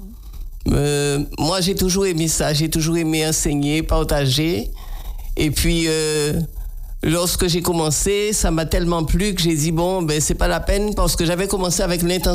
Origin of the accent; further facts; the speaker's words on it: Sainte-Rose, Guadeloupe; Je suis Blacaudin. Je suis une native de la commune de Sainte-Rose. Oui. J'ai fait toute ma scolarité jusqu'à la classe de 3e à Sainte-Rose, ensuite au lycée.